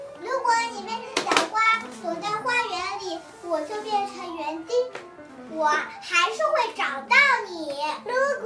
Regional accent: Songjiang, Shanghai, China; 我是来自上海市松江区

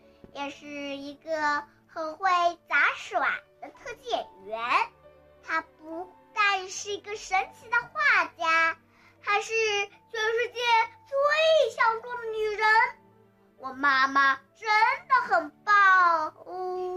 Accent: Zhejiang, China; 我来自浙江省徐州市巨化三小。

